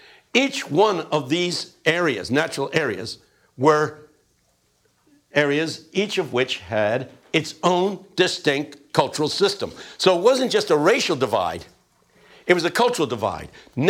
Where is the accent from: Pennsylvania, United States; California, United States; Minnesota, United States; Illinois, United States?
Pennsylvania, United States; Philadelphia; I grew up in West Philadelphia, and I learned how to walk, man.